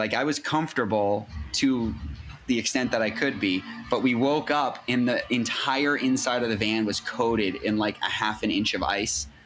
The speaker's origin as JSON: {"language": "English", "town": "Boston", "region": "Massachusetts", "country": "United States", "said": "And we're from Boston."}